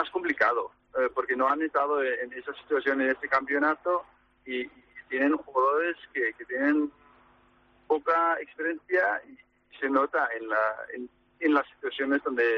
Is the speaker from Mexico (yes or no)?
no; Denmark; Spanish is a second language; Pero, a ver, yo soy danés y, por supuesto, voy con Dinamarca.